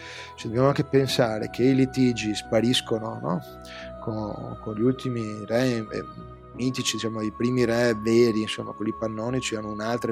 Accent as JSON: {"language": "Italian", "town": "Venice", "region": "Veneto", "country": "Italy", "said": "io sono appunto di parte perché sono veneziano"}